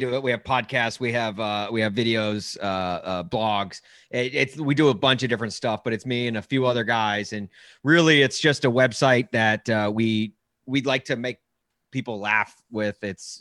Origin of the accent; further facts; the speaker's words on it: Nashville, Tennessee, United States; I grew up in Nashville, and I've been a diehard since